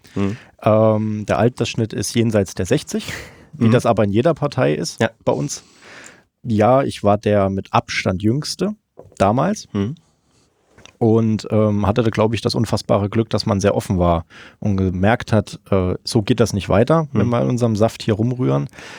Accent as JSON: {"language": "German", "town": "Meiningen", "region": "Thuringia", "country": "Germany", "said": "sondern in Meiningen direkt. Mhm. Da, wo ich herkomme, wo ich mich auskenne."}